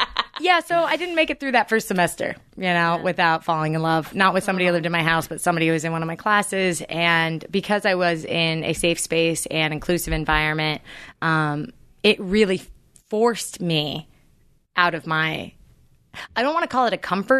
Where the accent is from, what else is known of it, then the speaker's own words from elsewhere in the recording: Burlingame, California, United States; But so for me personally, I grew up in the Bay Area, which is a historically very liberal place. You know, I grew up in Burlingame